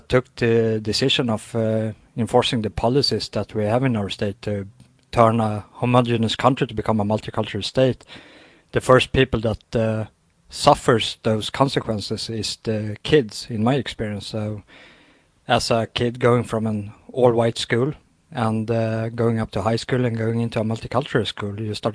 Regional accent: Sweden; I'm born and raised in Sweden

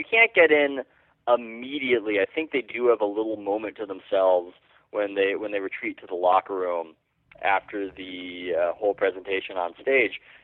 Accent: San Diego, California, United States; Yeah, well, I'm from San Diego, so I'm pretty much I've got the sensitivity of a man without skin.

